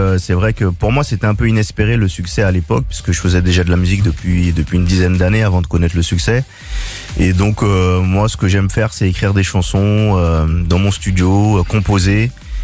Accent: Guadeloupe; Et voilà, moi aussi je suis de la Guadeloupe.

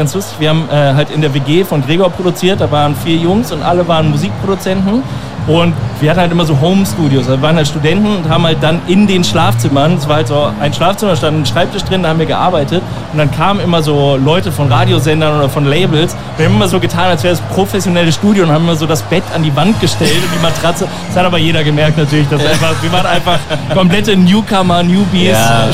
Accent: North Rhine-Westphalia, Germany; ich komme aus dem Rheinland

